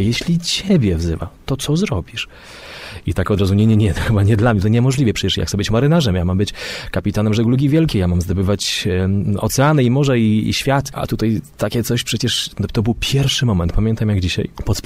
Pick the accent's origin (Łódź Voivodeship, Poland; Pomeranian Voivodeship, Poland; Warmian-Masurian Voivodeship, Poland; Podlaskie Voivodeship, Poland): Pomeranian Voivodeship, Poland; Władysławowo; u nas na Kaszubach, u mnie we Władysławowie to się mówiło